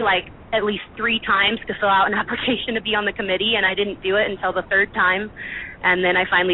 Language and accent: English; Oakhurst, California, United States; now in Fresno, United States; I'm originally from Oakhurst, California, which is just south of Yosemite National Park. And I live in Fresno right now